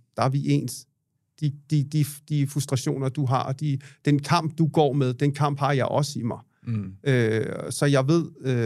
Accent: India; det er jo fint nok, jeg er jo selv fra Indien og så videre

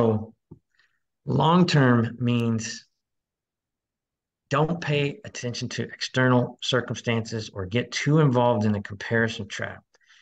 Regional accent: Kentucky, United States; Yeah, hey, I'm from Kentucky, so don't let me break out some twang.

